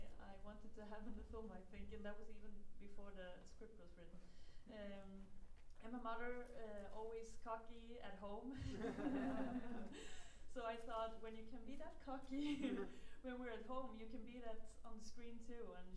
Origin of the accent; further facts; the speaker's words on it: Skåne, Sweden; Well, this is in north of Skåne. You know Helsingborg?